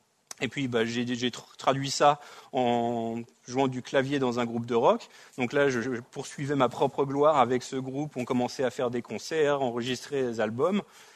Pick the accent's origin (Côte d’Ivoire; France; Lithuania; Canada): France; moved away as an adult; Donc, j'ai grandi en France, comme mon accent le trahit. Je suis né en France et j'ai passé les premières 25 ans de ma vie, donc je suis vraiment français.